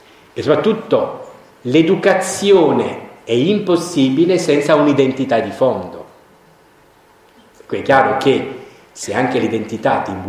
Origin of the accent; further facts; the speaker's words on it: Apulia, Italy; born there; io sono nato nella Puglia di mezzo secolo fa